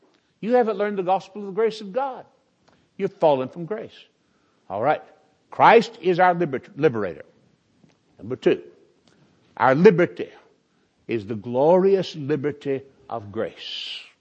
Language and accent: English; the South, United States; I was raised in the South. I like that. I'm proud of my heritage in that regard. I'm a Southerner.